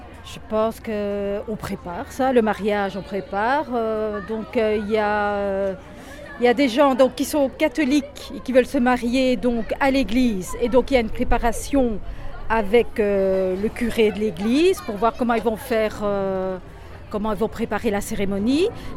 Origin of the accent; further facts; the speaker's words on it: Belgium; born there; j'ai 51 ans et je suis belge d'origine espagnole. Je suis née ici en Belgique.